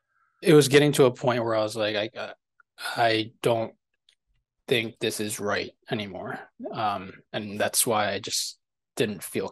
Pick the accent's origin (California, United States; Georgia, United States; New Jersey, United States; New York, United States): New Jersey, United States; So born and raised in New Jersey. I got into BMX, I guess in fifth grade first. So when I was like maybe 11.